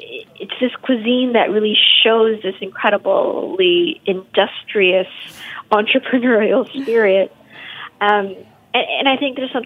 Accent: Vancouver, British Columbia, Canada; now in Toronto, Canada; So as I said, you know, I grew up in Vancouver.

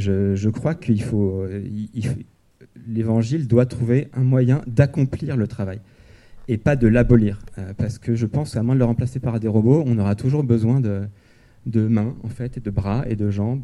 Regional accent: Auvergne-Rhône-Alpes, France; Et donc moi, j'ai grandi dans la Drôme.

